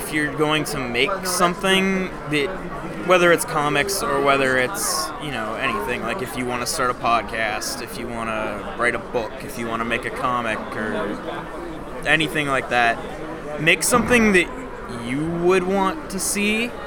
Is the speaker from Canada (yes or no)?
yes; Edmonton, Alberta, Canada; I'm from Edmonton